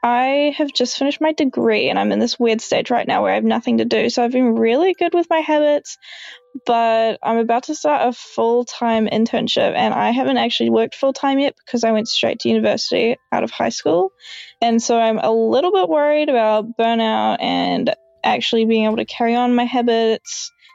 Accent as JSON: {"language": "English", "country": "New Zealand", "said": "I'm from New Zealand."}